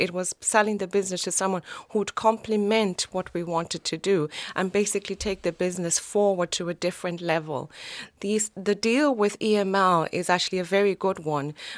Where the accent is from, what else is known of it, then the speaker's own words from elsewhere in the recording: Zimbabwe; now in United Kingdom; Yes, I grew up in Zimbabwe in a family of five. And then I decided to move to the UK around the early 2000s, 2003, 2004.